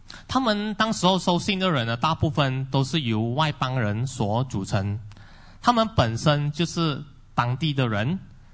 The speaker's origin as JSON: {"language": "Chinese", "town": "Alor Setar", "region": "Kedah", "country": "Malaysia", "lives_now": "Penang, Malaysia", "said": "我是从北部来的，我在槟城算是有十多年了，如果扣掉三年在吉隆坡这里读神学有十二年，我本身是阿罗斯大人啊，会讲福建话，广东话就不怎么样啊。"}